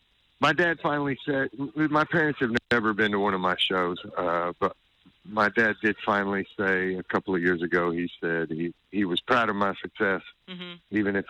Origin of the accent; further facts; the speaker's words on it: Texas, United States; born there; Because we were from Texas. I was born in Texas.